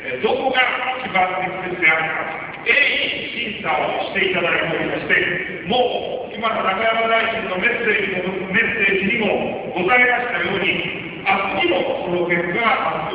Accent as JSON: {"language": "Japanese", "region": "Kyoto", "country": "Japan", "said": "私も京都出身でございますから"}